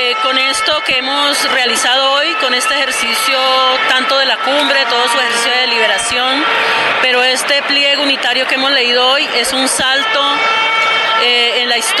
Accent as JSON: {"language": "Spanish", "country": "Colombia", "said": "digamos como colombianos y como colombianas que seamos"}